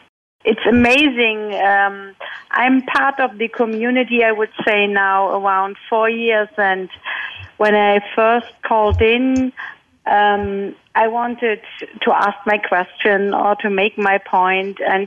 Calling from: Düsseldorf, North Rhine-Westphalia, Germany; Hello, everyone. Hello, Shaya. I'm calling in from Düsseldorf in Germany.

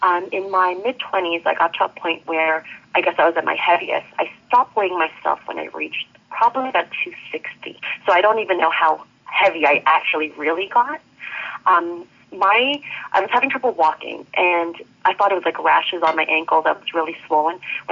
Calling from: Toronto, Ontario, Canada; I'm from Toronto.

